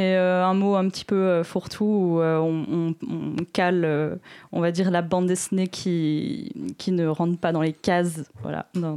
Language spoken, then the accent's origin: French; La Souterraine, Nouvelle-Aquitaine, France; moved away as an adult; also born or lived in Brussels, Belgium; Donc après, je suis partie à ma majorité, disons, comme tout le monde en Creuse, ou presque.